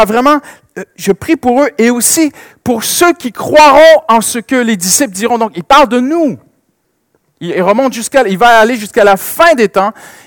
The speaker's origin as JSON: {"language": "French", "country": "Canada", "said": "Il y a de nombreuses années, j'étais au Canada. Hein, je suis Canadien, si vous ne l'avez pas remarqué encore, j'ai un petit accent."}